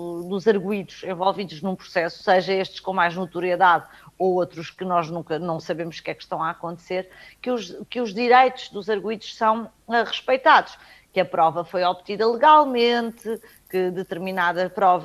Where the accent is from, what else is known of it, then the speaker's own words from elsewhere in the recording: Portugal; como portugueses